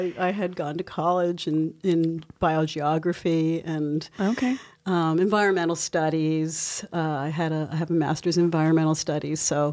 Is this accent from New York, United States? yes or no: no; Delaware, United States; I grew up in Delaware.